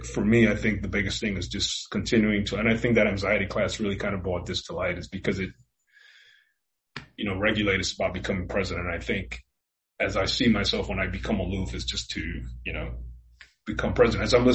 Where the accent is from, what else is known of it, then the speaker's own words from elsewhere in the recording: New York, United States; Just even 9/11, as you guys know, I'm from New York.